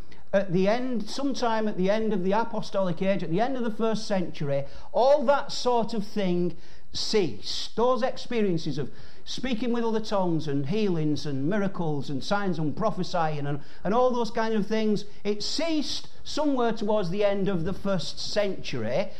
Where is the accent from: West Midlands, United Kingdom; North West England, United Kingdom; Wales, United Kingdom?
North West England, United Kingdom; Bolton; accent: Boltonese; I only speak English. I only speak Boltonese, actually, as English.